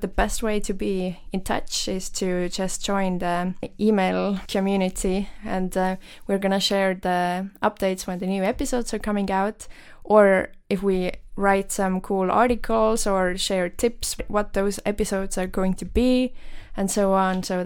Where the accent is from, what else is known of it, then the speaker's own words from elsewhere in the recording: Tallinn, Harju County, Estonia; English is a second language; also born or lived in Belgium; I'm an Estonian. I was born in Tallinn, Estonia, and I've lived in Tallinn, Estonia my whole life, except times when I haven't lived in Estonia, which I was an exchange student during high school, so I lived 1 year in Belgium